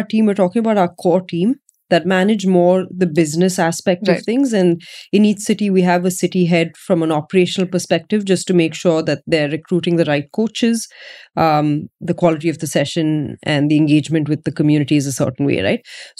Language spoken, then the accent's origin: English; Bangalore, Karnataka, India; also born or lived in Coorg; So yeah, I'm really proud of being from Bangalore. Of course, I keep saying I'm from Coorg, which is not too far away. But Bangalore is home in many ways